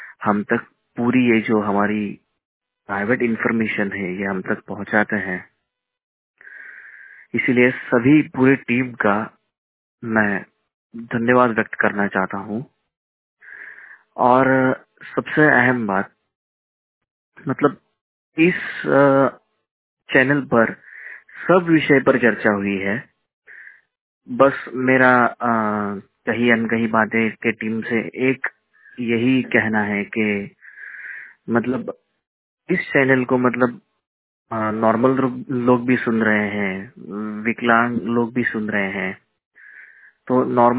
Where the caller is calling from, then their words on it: Mumbai, Maharashtra, India; Hello, मैं मुंबई से हूँ।